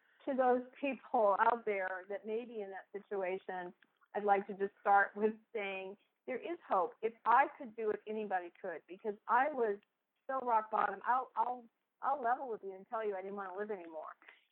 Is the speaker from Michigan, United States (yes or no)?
no; Dartmouth, Massachusetts, United States; And when I first came back, I relocated back in my hometown area of Dartmouth, Massachusetts.